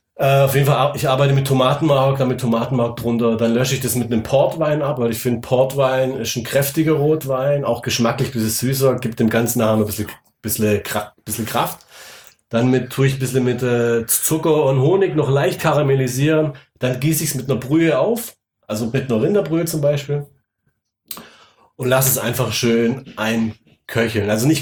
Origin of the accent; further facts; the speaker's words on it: Baden-Württemberg, Germany; Ich bin selber Schwabe